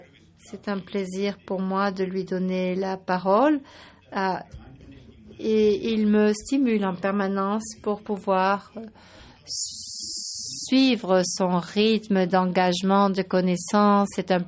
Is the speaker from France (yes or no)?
no; Argentina; Je viens d'Argentine